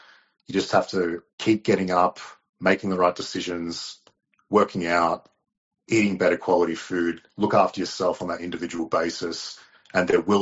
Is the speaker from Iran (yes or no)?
no; Australia; when we grew up in Australia, we were taught by the schools, by our parents